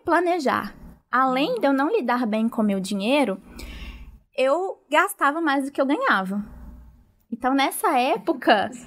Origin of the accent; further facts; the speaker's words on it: Belo Horizonte, Minas Gerais, Brazil; sou de BH, né, mineira, e sou economista, formei pela PUC